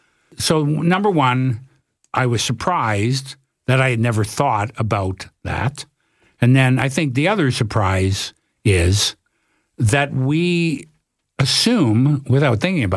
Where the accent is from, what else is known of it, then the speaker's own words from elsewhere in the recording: Toronto, Ontario, Canada; I'm from Toronto.